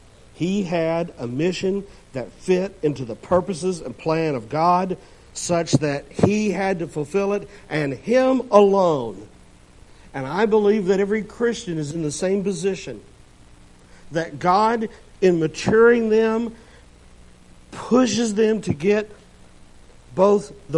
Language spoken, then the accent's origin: English; Memphis, Tennessee, United States; I grew up in the Mid-South, South Memphis. I lived there during tumultuous times, even Dr. King's death. I was 13, had nothing to do with it. But our neighborhood went from white to black in a flash.